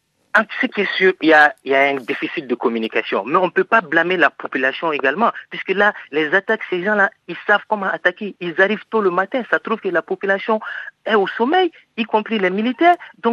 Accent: Mali; Effectivement, je suis malien

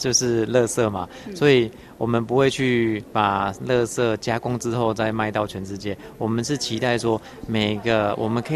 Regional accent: Taiwan; 我们来自台湾

